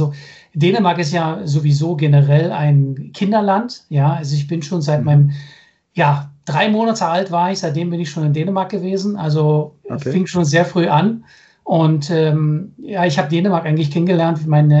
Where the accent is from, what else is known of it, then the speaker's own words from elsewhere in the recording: Berlin, Germany; ich bin gebürtiger Berliner. Ich bin in damaligen Westberlin noch aufgewachsen.